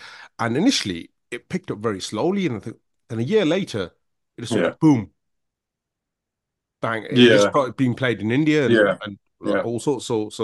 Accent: Handsworth, West Midlands, United Kingdom; I'm from Handsworth originally. I'm from Handsworth.

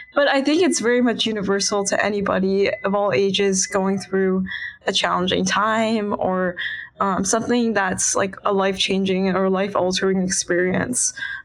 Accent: McLean, Virginia, United States; I'm from McLean, Virginia. I'm a current junior in high school, so I'm 17.

